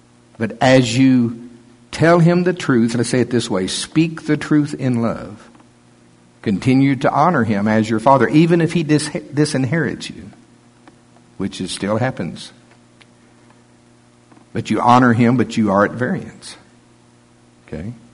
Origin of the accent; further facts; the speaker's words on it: United States; But I am an American, and I am a patriot, and I vote.